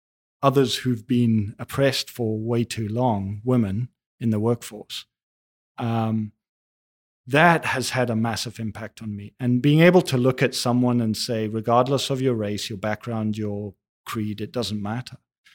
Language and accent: English; South Africa; growing up in South Africa during apartheid, it had a massive, massive impact on me.